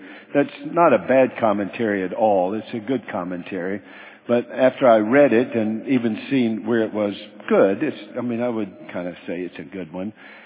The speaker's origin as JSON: {"language": "English", "town": "Charlotte", "region": "North Carolina", "country": "United States", "tie": "born or raised there", "lives_now": "Alabama, United States", "said": "But I grew up in Charlotte, North Carolina, and now I live in Alabama"}